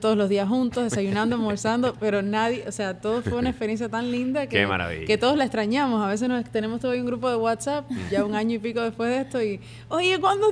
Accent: Cuba; En mi caso, que soy cubana

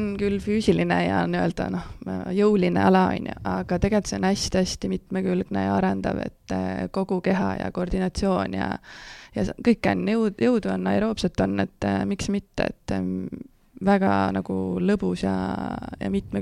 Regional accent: Põlva, Põlva County, Estonia; No ma olen Põlvast pärit, on ju.

